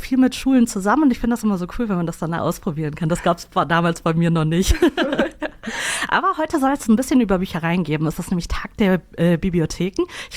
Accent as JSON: {"language": "German", "town": "Ratingen", "region": "North Rhine-Westphalia", "country": "Germany", "said": "Ich komme auch ursprünglich aus Ratingen."}